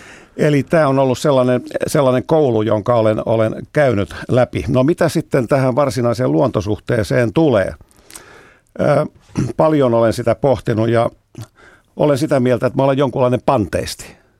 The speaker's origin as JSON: {"language": "Finnish", "town": "Helsinki", "region": "Uusimaa", "country": "Finland", "tie": "born or raised there", "said": "No mä olen paljasjalkainen helsinkiläinen"}